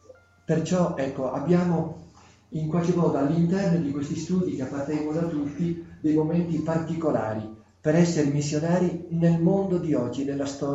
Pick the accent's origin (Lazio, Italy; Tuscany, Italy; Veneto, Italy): Veneto, Italy; ho fatto lì le elementari. Sotto le montagne, le prealpi, quando la pianura veneta comincia a salire verso le Dolomiti.